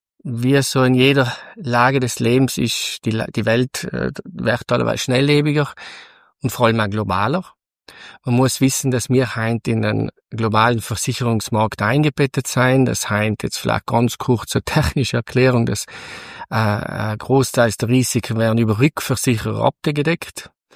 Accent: Schnals, Trentino-Alto Adige, Italy; ich komme aus dem Schnalztal und ja, ich kann sagen, ich bin in die Landwirtschaft hineingeboren worden, weil ich bin auf einem Hof, einem Bergbauernhof in Schnalz groß geworden, einem Viehhaltungsbetrieb

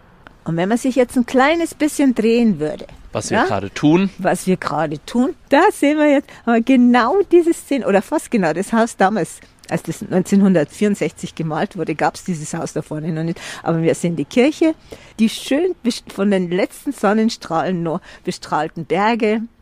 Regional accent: Mittenwald, Bavaria, Germany; Ich bin ja hier aufgewachsen. Es ist meine Heimat, das sind meine Wurzeln.

